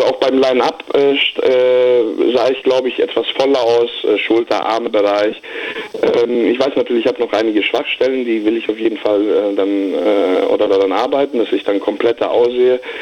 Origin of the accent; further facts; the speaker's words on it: Germany; weil ich bin ja hier in Deutschland groß geworden und ich kenne ja Griechenland nur aus dem Urlaub